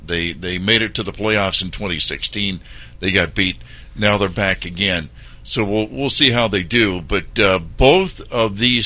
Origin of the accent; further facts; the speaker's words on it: Ohio, United States; I grew up in South Central Ohio and rooting for the Bengals